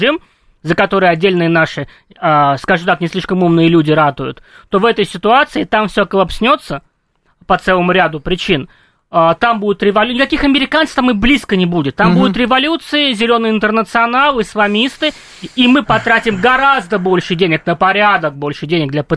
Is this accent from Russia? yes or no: no; Uzbekistan; Я сам из Узбекистана, я знаю примерно тамошние реалии.